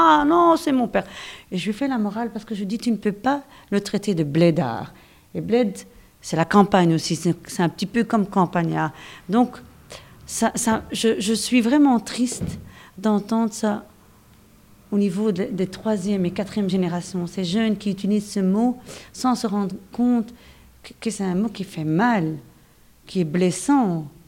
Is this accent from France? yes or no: no; Belgium; born there; je suis née en Belgique, j'ai 43 ans, j'adore la Belgique.